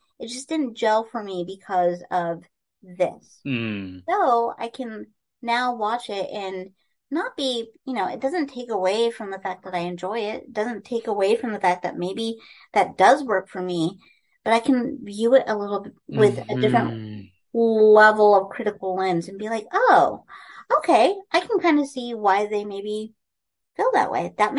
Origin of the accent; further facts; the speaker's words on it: Iowa, United States; but I grew up in Iowa, right next door. So it always, I always call myself a child of the corn.